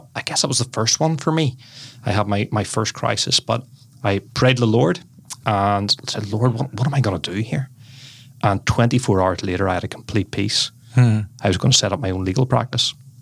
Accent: Belfast, Northern Ireland, United Kingdom; I'm actually a Belfast boy, so I'm from Belfast. My dad was a worker in the shipyard. He's a welder there, and I grew up in Belfast. I grew up in the Troubles

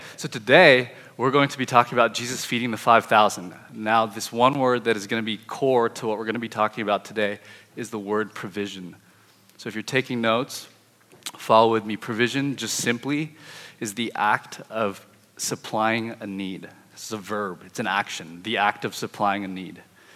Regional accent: Toronto, Ontario, Canada; That's where I come from. That's home. That's Toronto. But I go to the U of A now. I'm a grad student.

